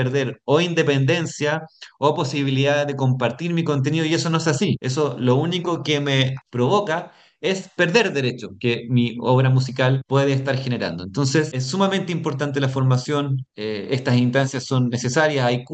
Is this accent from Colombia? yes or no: yes; Colombia; yo soy un autor colombiano